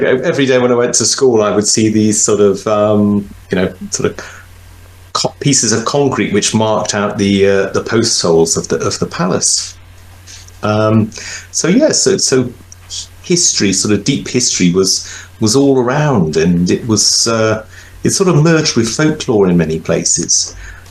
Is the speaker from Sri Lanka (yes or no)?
no; South West England, United Kingdom; I grew up in Somerset